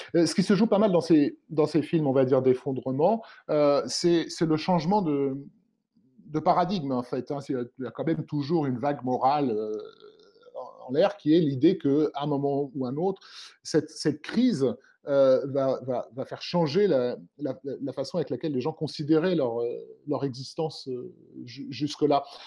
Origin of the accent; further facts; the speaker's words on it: France; je vis en tant que Français.